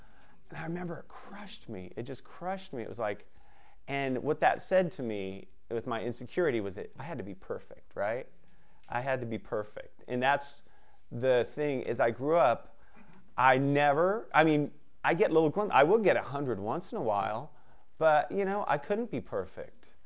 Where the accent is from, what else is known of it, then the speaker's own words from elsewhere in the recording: Torrance, California, United States; born there; So I'll start where I was born. I was born in Torrance, California.